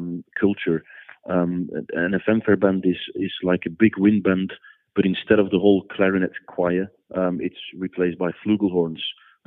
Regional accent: Flanders, Belgium; first language Dutch; English is a second language; So my native language is Dutch, because I'm from the Flanders part of Belgium, where we speak Dutch or Flemish, which is an accent of Dutch.

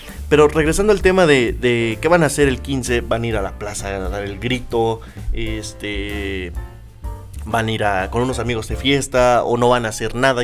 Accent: Mexico; digo somos porque yo también lo he hecho, de decir, México, pues sí, tiene sus cosas

